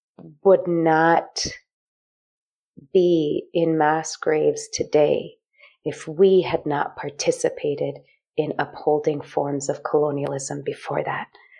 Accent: Jaffna, Northern Province, Sri Lanka; So my people are from Sri Lanka. We're from Jaffna, which is in the north.

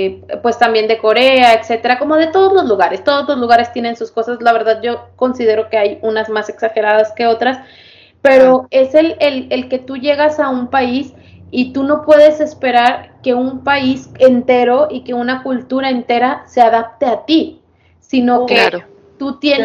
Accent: Mexico; en específico hablando de México, ¿no? Que soy mexicana.

